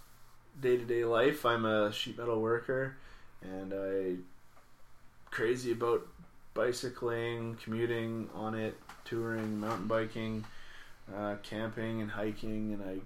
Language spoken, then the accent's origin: English; British Columbia, Canada; I was born and raised in the Comox Valley.